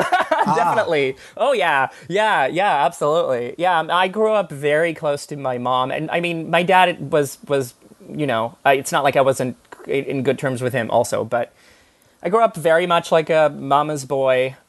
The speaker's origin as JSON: {"language": "English", "country": "Israel", "tie": "born or raised there", "said": "one of the things I would say about growing up in Israel"}